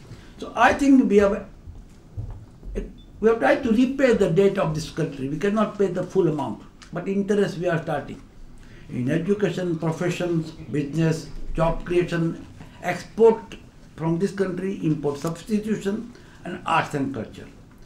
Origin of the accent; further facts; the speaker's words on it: United Kingdom; I ask sometimes whether … Hindu, Gujarati, Indian. I'm British, pure and simple. I'm glad to be British.